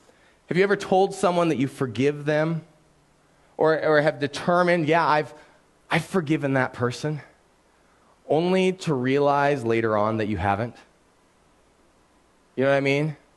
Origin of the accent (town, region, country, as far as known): Canada